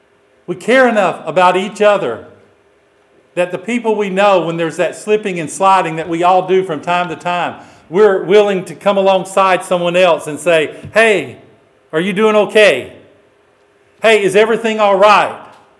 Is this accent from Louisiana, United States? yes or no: yes; Louisiana, United States; You know, I grew up in Louisiana, and I can tell you because I see the posts on Facebook and I talk with my family members.